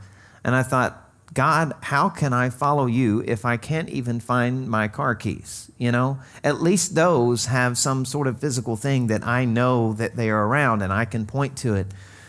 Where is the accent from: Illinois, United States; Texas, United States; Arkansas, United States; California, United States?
Arkansas, United States; okay, I'm from Arkansas, I know these things, that is usually a hick phrase, okay?